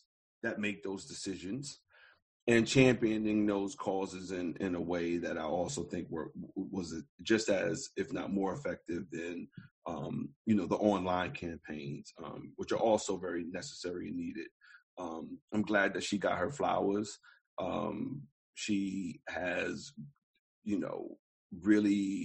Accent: Brooklyn, New York, United States; I'm 43. I'm from Brooklyn, and I don't know.

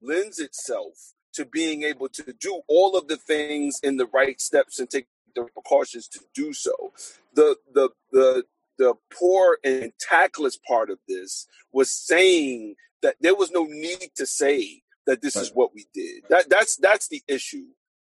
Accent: Brooklyn, New York, United States; I I'm from Brooklyn, man.

